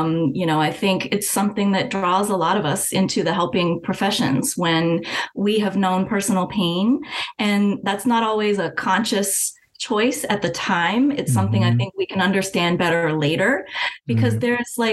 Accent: Virginia, United States; moved away as an adult; also born or lived in Boston / New England; Yeah, so I am originally from Virginia. I was born and raised here and went to college here.

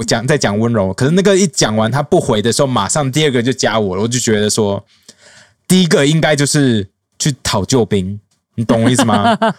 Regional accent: Taiwan; 然后我就说我是来自台湾的民主斗士

